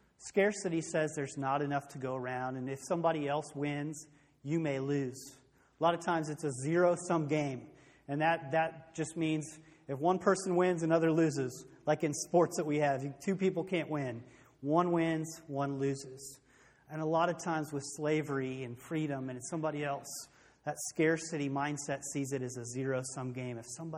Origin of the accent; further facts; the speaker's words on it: United States; Now, obviously, I'm American, love American, study American history quite a bit.